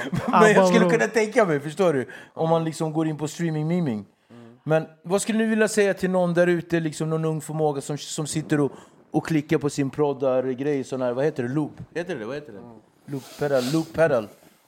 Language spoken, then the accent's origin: Swedish; Nacka, Stockholm County, Sweden; jag är från Nacka.